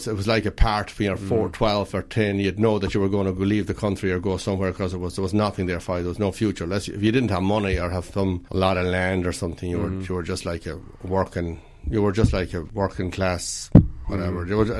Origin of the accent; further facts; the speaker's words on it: Connacht, Ireland; now in St. Louis, United States; I grew up in Ireland. And on a farm, right? On a little farm, yeah, in the west of Ireland.